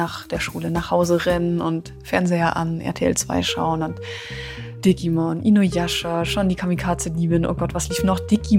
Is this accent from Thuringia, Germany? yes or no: yes; Sonneberg, Thuringia, Germany; ich bin mit den Werten und Normen der DDR aufgewachsen